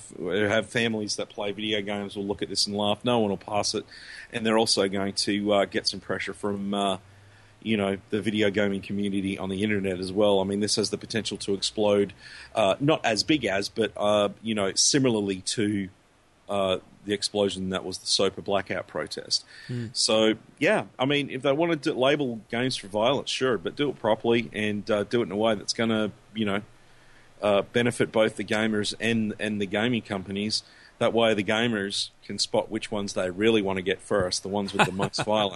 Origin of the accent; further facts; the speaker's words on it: Australia; in my home country of Australia